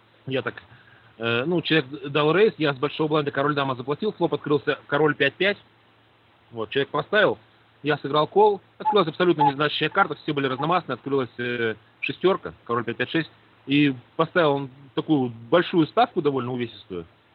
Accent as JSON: {"language": "Russian", "region": "Moscow", "country": "Russia", "said": "Ну, я говорю, нет, я из Москвы"}